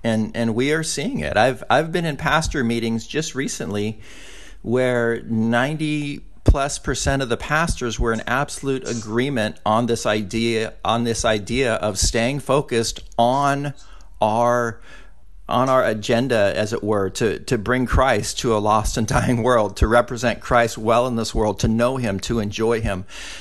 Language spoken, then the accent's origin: English; California, United States; I can't apologize for being a Californian. Many people in Texas may want me to, but I can't apologize for that.